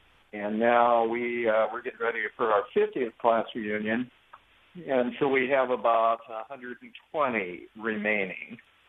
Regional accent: Albia, Iowa, United States; Actually, I live in Ankeny, but I grew up in Albia.

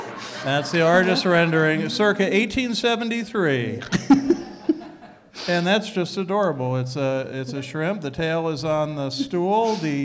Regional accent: Ireland; which isn't a lot, just being Irish, I guess is enough

